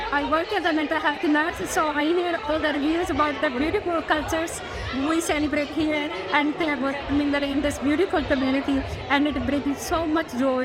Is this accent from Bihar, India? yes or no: no; Delhi, India; now in Australia; मैं इंडिया में दिल्ली से हूँ और वो बहुत क्राउडेड एरिया है, तो इसलिए मेरे को शांति सी जगह में रहना था।